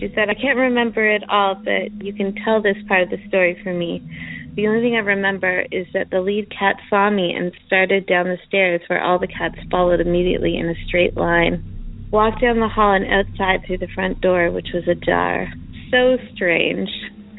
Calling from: Chelsea, Quebec, Canada; I'm calling from Chelsea, Quebec, Canada.

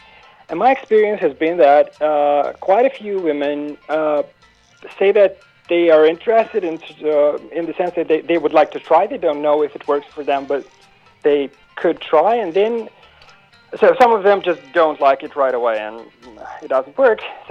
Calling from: Saint Petersburg, Russia; It's another call from overseas. I'm actually calling from St. Petersburg, Russia.

